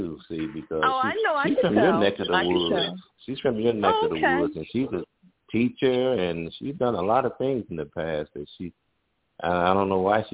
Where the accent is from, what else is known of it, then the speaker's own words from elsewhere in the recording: Peoria, Illinois, United States; I'm from Peoria, Illinois